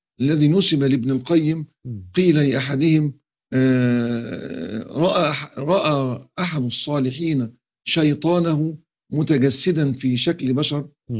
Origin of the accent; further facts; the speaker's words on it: Egypt; بسمع عندنا في مصر صباطة البلح